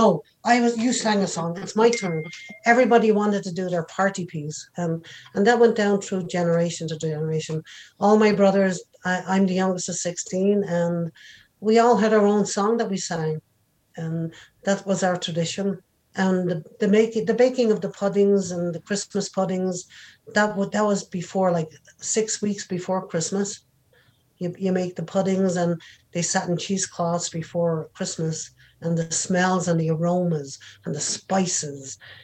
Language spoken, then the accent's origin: English; Ireland; growing up in Ireland, we had no television. I hate to age myself, but growing up in Ireland, we had no television.